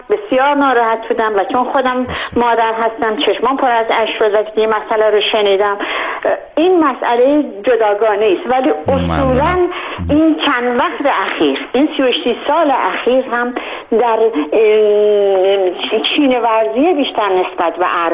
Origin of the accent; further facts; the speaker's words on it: Ahvaz, Khuzestan, Iran; من خودم خوزستانی هستم و تمام تا 18-19 سالگی در اهواز بزرگ شدم و تابستونا ما برای فرار از گرمای خوزستان به تهران می اومدیم.